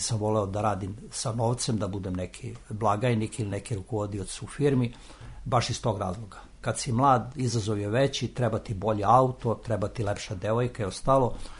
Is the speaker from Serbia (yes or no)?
yes; Selevac, Šumadija and Western Serbia, Serbia; ja sam došao iz Selevca i radim po ugovoru u ovom servisu